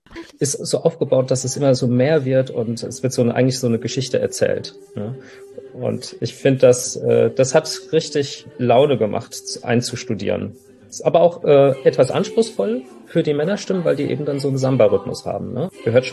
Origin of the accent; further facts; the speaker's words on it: Frankfurt, Hesse, Germany; ich bin ja aus Frankfurt